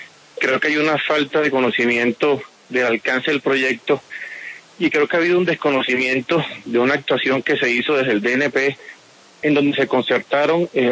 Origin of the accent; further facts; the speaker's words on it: Sincelejo, Sucre, Colombia; yo soy un hombre de provincia. Soy de Sincelejo, donde prima la audiencia para Telecaribe